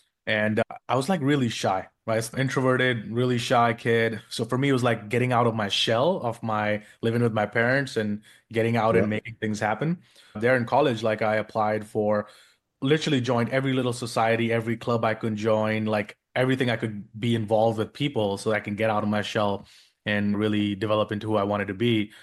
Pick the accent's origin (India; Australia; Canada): India; born there; English is a second language; moved away as an adult; where I was born in India, I felt like I didn't belong or fit